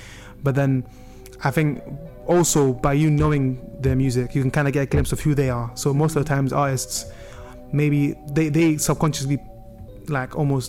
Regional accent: London, United Kingdom; we were driving from London, because I'm from London, to Manchester for a family visit

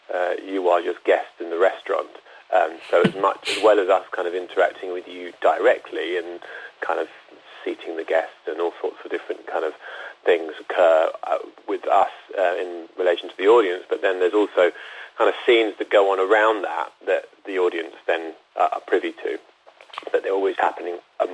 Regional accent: Spain; I grew up in Spain, and prior to going to kind of an English, one of the international schools, I went to a Spanish school, so I speak fluent Spanish as well

